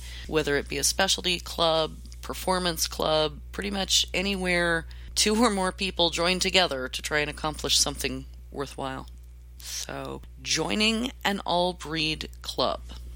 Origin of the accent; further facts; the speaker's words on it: Roseburg, Oregon, United States; My hometown, Roseburg, happened to be the end of what many at the time called the Death March